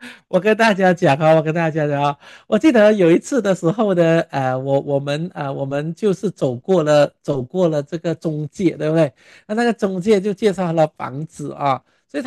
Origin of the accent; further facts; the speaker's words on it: Malaysia; 那时我就跟他讲说，我来自马来西亚啊。